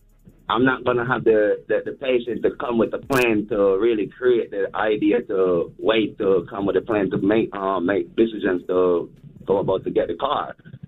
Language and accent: English; Kingston, Jamaica; I'm from Kingston, Jamaica. So, you know what I mean? I'm a global person.